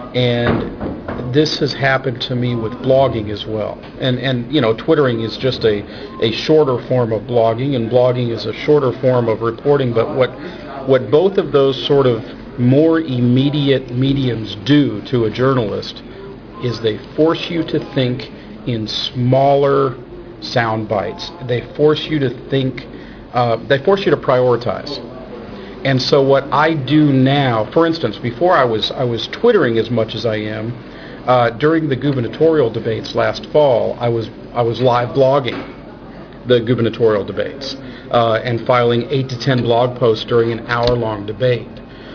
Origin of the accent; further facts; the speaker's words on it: Denver, Colorado, United States; Rocky Mountain News from my hometown, Denver, goes out of business.